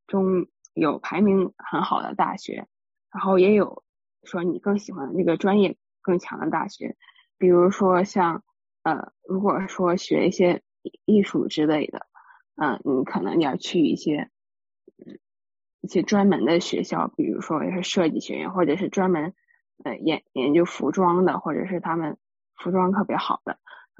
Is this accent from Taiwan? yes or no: no; China; 从小一直在中国的时候一直在那种画室里